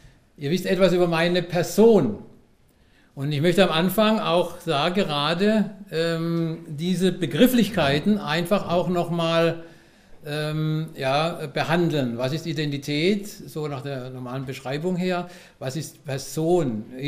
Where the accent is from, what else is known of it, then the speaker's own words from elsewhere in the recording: Karlsruhe, Baden-Württemberg, Germany; ich komme aus Karlsruhe, also hier aus dem schönen Badnerland, bin 1963 geboren, irgendwann dieses Jahr werde ich noch 60